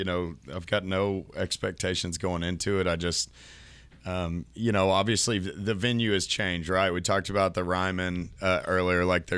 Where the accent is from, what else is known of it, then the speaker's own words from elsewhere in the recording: Terrell, Texas, United States; So I grew up in Terrell, Texas, in between Dallas and Tyler, technically East Texas